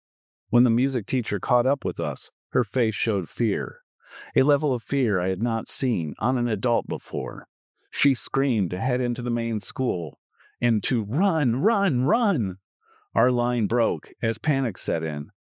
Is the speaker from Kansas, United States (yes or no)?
yes; Kansas, United States; Growing up in Kansas, thunderstorms were just part of spring and summer, as well as tornadoes.